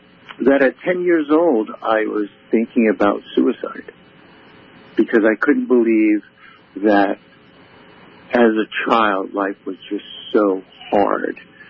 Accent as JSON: {"language": "English", "town": "Brooklyn", "region": "New York", "country": "United States", "said": "Well, you know, I'm originally from Brooklyn, New York."}